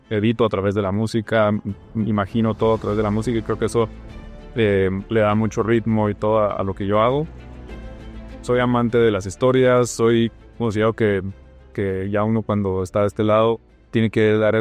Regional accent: Guatemala; moved away as an adult; also born or lived in Mexico City; soy guatemalteco. Yo, cuando tenía 21 años, me fui a la Ciudad de México porque estudié ópera, canto clásica. Y nada, por la música, viví 8 años

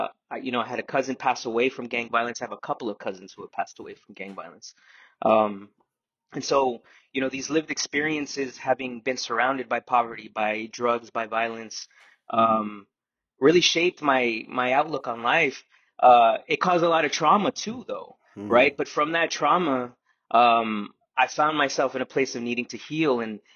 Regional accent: El Paso, Texas, United States; And I come from El Paso del Norte, the El Paso region, the frontera, which is right on the border of El Paso.

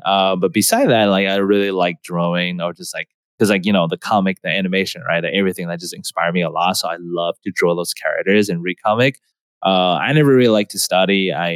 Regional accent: Taiwan; Growing up in Taiwan, or for me at least, my experience is I do watch a lot of like animes and comic

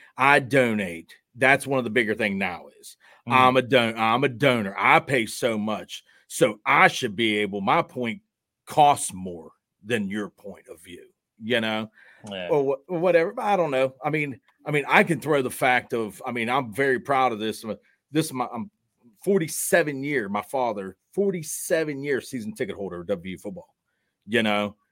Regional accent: Morgantown, West Virginia, United States; I was blessed to be born and raised in Morgantown, you know, and I always got a kick out when I still to this day at 46 years old to go out of the state and people's like, where are you from? And I say Morgantown

